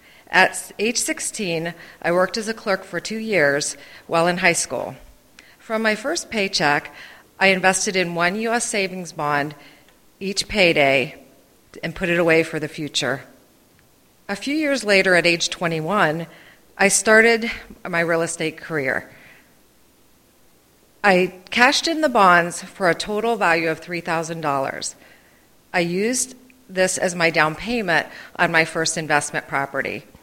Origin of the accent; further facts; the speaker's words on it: Conneaut, Ohio, United States; I grew up in Conneaut, Ohio, a small town nearly half the population of Genoa Township. It was a blue-collar community